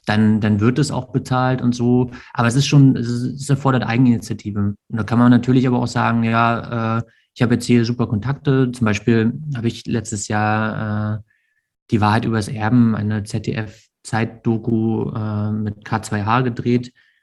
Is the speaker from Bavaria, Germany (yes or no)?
no; Göhren, Mecklenburg-Vorpommern, Germany; Na, ich bin in mein Dorf zurückgekehrt, in dem ich aufgewachsen bin, aus Göhren auf der Insel Rügen.